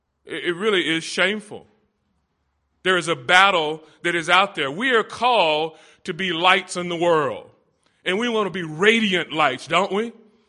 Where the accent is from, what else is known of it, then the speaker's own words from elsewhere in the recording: Los Angeles, California, United States; Now, you know that I'm from the Los Angeles area.